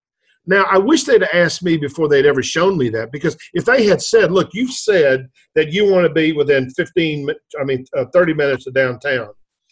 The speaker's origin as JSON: {"language": "English", "region": "Virginia", "country": "United States", "said": "We're both from Virginia."}